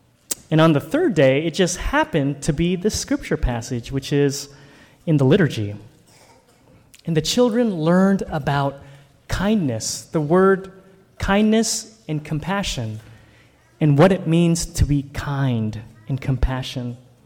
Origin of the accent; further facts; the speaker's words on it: Renton, Washington, United States; when I was growing up in Renton. I'm a child of the 80s. We lived in Renton in a small cul-de-sac.